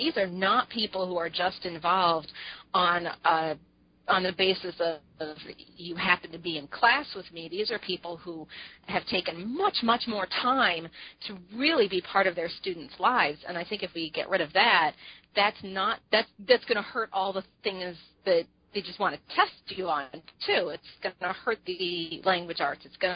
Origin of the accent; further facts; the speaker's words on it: Penfield, New York, United States; I grew up in Penfield, New York, which is on the east side of Rochester